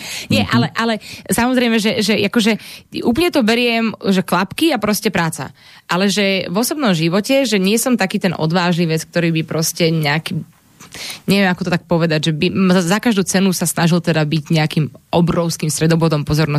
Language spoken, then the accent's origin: Slovak; Šenkvice, Bratislava Region, Slovakia; to detstvo malo svoje čaro aj tuto u nás na dedine v Šenkviciach